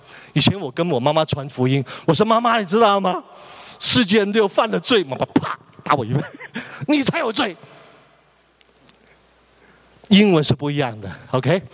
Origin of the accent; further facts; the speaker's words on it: China; 我们中国人从头一天就开始相信这个世界是有上帝的